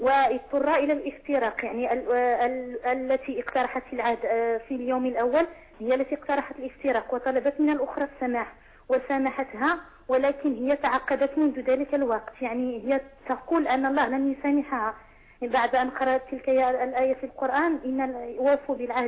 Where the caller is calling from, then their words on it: Morocco; نحن عندنا في المغرب، مهم في المنطقة التي أنا أسكن فيها،